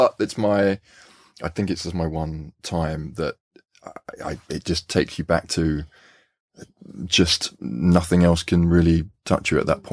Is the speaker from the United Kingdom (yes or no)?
yes; East of England, United Kingdom; when we were young, my dad used to work in Kent and we grew up in Essex and we used to go and visit my grandparents in London.